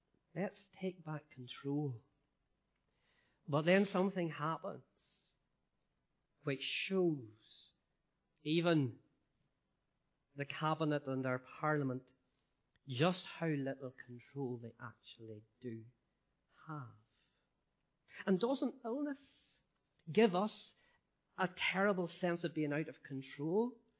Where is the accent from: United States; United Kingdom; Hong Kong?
United Kingdom; Ballymoney, Northern Ireland; in my hometown of Ballymoney